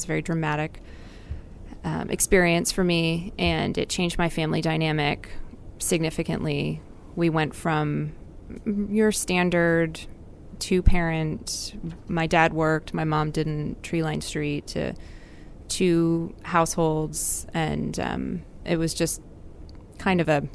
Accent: San Francisco, California, United States; San Francisco, California.

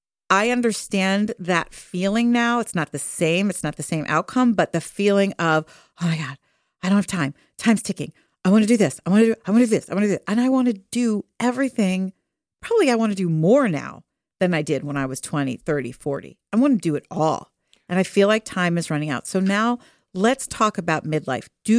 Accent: Philadelphia, Pennsylvania, United States; Education in Philadelphia, my hometown.

